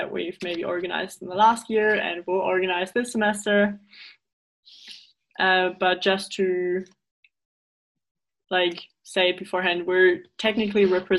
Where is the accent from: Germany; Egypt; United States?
Germany; English is a second language; I'm from Germany.